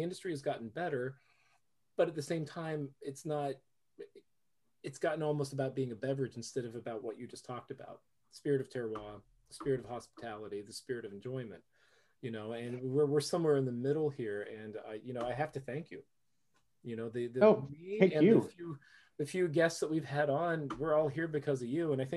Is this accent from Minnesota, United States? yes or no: no; Florida, United States; And I grew up in Florida. We didn't have wine on the table. It just wasn't part of what my family did.